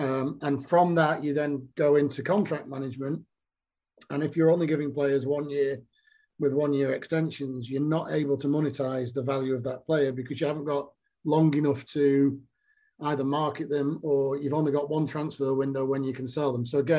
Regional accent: Wales, United Kingdom; being a Welsh under 21, and also, you know, getting to be involved in the European Cup Winners' Cup, because back then, if you won the Welsh Cup, you qualified for Europe.

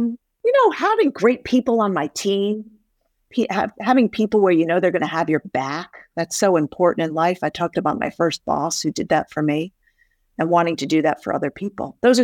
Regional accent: Rhode Island, United States; in particular in my home state of Rhode Island

